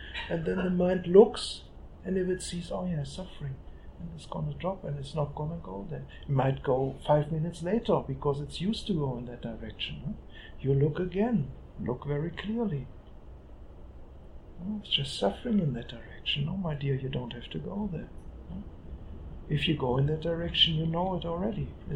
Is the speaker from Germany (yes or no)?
yes; Germany; I'm coming from Germany.